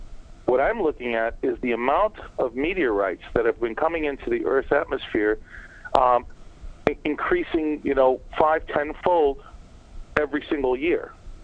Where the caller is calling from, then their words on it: Phoenix, Arizona, United States; I'm calling from Phoenix.